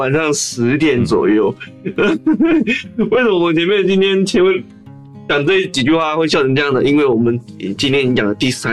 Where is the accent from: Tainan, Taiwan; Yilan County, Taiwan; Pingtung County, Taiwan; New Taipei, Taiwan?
New Taipei, Taiwan; Yingge; 我老家最近英哥好像也出现了确诊者